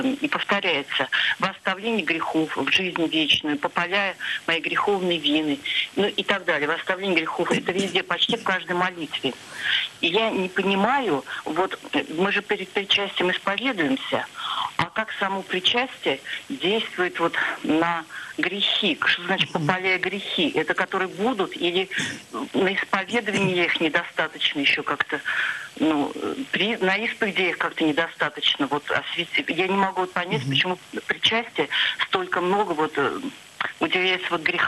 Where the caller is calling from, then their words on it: Samara, Samara Oblast, Russia; я звоню из Самары.